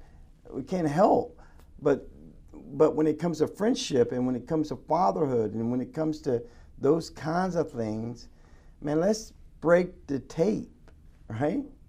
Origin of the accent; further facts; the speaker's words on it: Winston-Salem, North Carolina, United States; It was in my hometown, Winston-Salem.